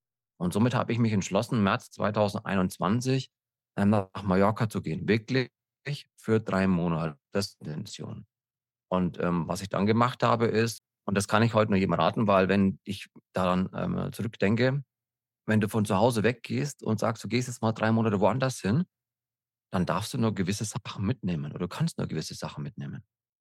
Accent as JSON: {"language": "German", "town": "Coburg", "region": "Bavaria", "country": "Germany", "said": "Ich kann mich noch erinnern, ich stand bei uns in Coburg, wo ich herkomme"}